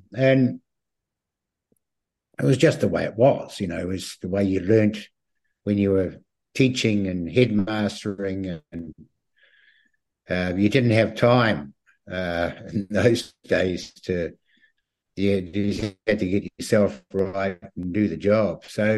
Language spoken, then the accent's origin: English; Christchurch, Canterbury, New Zealand; where I was born and bred in Christchurch.